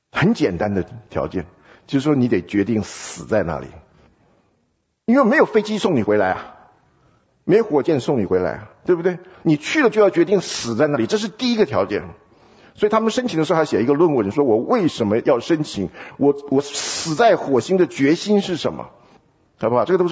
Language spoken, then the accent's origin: Chinese; Taiwan; 因为我是从台湾来的，忘记跟大家介绍一下。